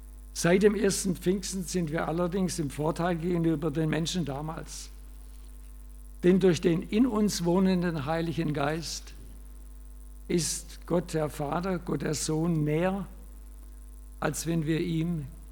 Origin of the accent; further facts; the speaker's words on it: Baden-Württemberg, Germany; Ich hätte jetzt als Schwabe, würde ich sagen